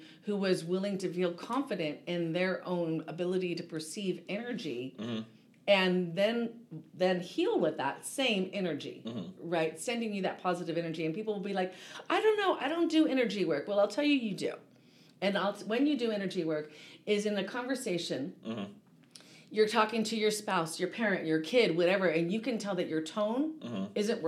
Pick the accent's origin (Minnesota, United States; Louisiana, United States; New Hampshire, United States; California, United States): California, United States; I grew up in Orange County.